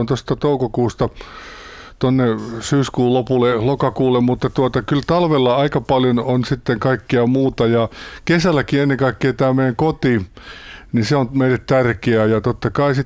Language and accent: Finnish; Keuruu, Central Finland, Finland; mä kasvoin tuolla Keurusella ja Päijänteen rannalla